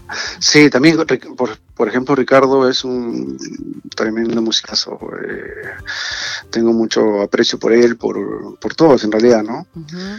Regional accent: Callao, Peru; Sí, soy del Callao.

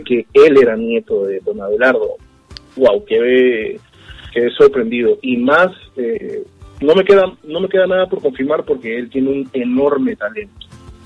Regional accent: Peru; gente... de mi país, de mi tierra, de Perú

